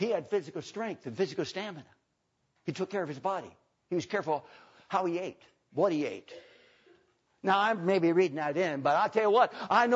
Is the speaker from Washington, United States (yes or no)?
yes; Spokane, Washington, United States; I'll probably go back to Spokane, my hometown. You don't have any good Bible reading churches there.